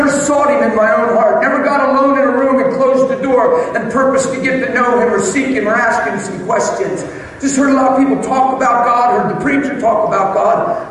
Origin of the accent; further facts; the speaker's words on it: Pennsylvania, United States; I'm from Pennsylvania. I'm going to jump on a plane today and fly home